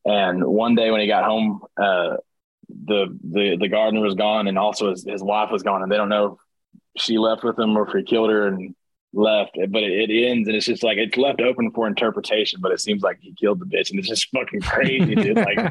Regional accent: Bradford, Texas, United States; also born or lived in Palestine; So Bradford's my actual, like where I grew up, but Palestine is where I was born. So there's not a hospital in Bradford, but there's a small hospital in Palestine.

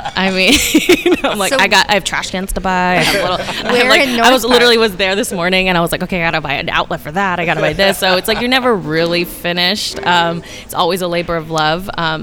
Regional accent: San Diego, California, United States; and then growing up in San Diego, Mexican food in Baja California was very much a part of my childhood and growing up, even though it's not a part of, you know, my ethnicity.

